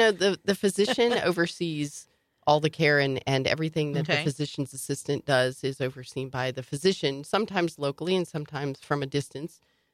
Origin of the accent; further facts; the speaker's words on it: West Virginia, United States; considering it was a town of very similar where I grew up in West Virginia.